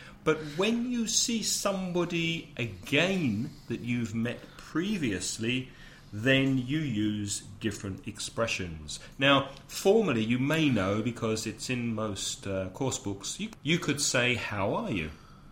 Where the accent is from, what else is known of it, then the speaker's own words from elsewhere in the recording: London, United Kingdom; where I grew up in London, North London, we used to say, all right.